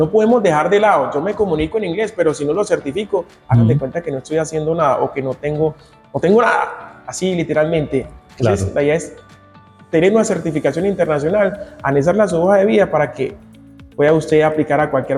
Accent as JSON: {"language": "Spanish", "country": "Colombia", "said": "nosotros como colombianos"}